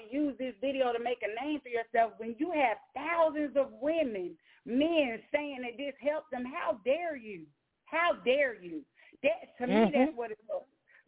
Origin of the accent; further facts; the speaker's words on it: New York, United States; But I can remember, like, growing up in New York, like, my teachers used to call my dad